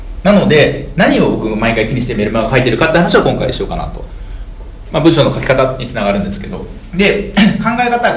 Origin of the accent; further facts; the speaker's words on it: Sapporo, Hokkaido, Japan; born there; 僕は北海道札幌市に生まれ、